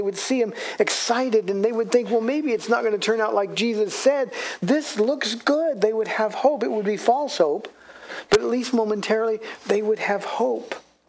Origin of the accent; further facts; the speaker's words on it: California, United States; I'm from Southern California, grew up there, and the only parade I ever cared about we went to, my parents took me to, was to the Rose Parade.